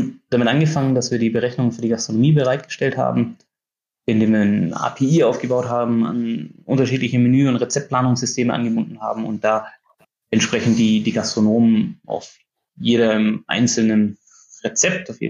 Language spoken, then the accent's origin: German; Reutlingen, Baden-Württemberg, Germany; moved away as an adult; also born or lived in Riedlingen / Munich; now in Switzerland; Gebürtig bin ich in Riedlingen, aufgewachsen in Reutlingen, Studium in München. Seit über 12 Jahren in der Schweiz bin ich.